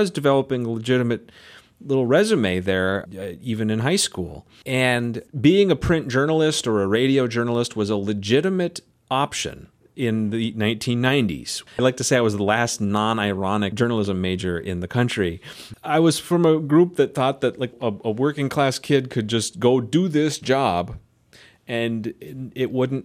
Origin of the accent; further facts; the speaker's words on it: Minnesota, United States; I grew up on the Iron Range in media.